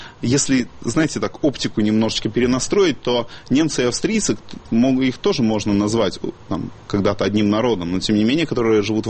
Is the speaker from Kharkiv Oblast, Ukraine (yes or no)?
no; Crimea, Ukraine; Я вот сам из Крыма.